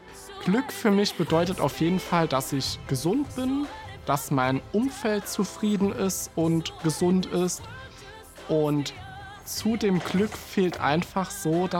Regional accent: Saarland, Germany; accent: Saarland dialect; einfach in meinem Dialekt auf Saarländisch zu schwätzen

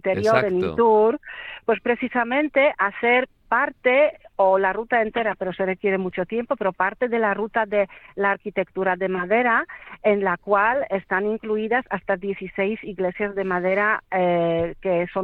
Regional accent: Warsaw, Masovian Voivodeship, Poland; Spanish is a second language; yo voy a tirar por mi ciudad natal, o sea, por Varsovia

